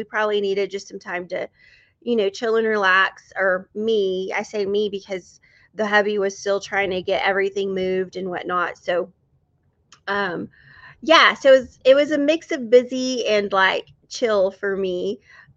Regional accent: Texas, United States; but I born and raised in West Texas. Love it. I love being a Texas girl, so I'm thankful.

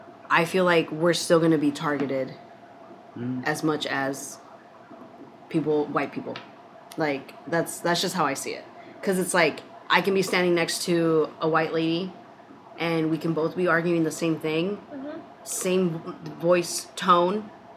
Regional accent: Utah, United States; You know, because I grew up in Utah and I didn't know these things.

